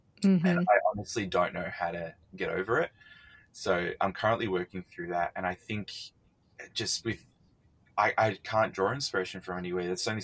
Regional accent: Australia; this is why I half resent growing up in Australia

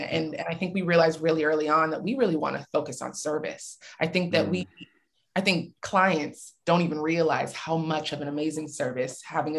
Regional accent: California, United States; I am originally from the Bay Area. I've been down here almost a decade now, maybe. And I love all things California.

